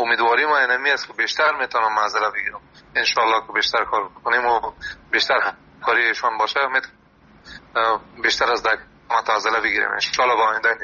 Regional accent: Afghanistan; now in Europe; من از افغانستان آمدیم، مدت 5 سال میشه در اروپا زندگی میکنم

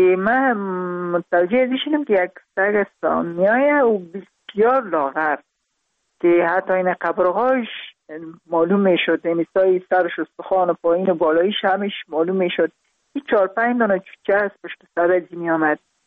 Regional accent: Parwan, Afghanistan; also born or lived in Kabul; در خود شهر کابل به دنیا آمدیم، من از پروان هستم.

